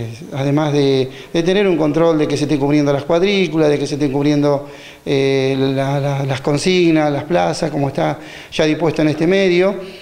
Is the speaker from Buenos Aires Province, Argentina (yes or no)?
yes; General Viamonte, Buenos Aires Province, Argentina; Yo soy nativo de General Viamonte, estaba trabajando en Junín, estuve a cargo de la comisaría de Lincoln también, y bueno, en este último tiempo ahí en el comando de patrulla de Junín.